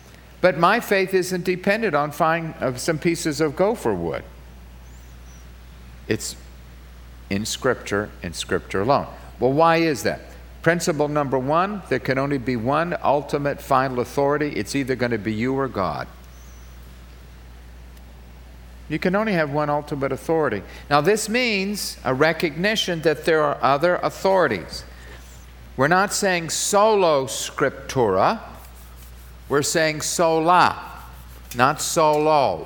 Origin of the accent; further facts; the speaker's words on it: East Coast, United States; you people don't know her, but I'm from the East Coast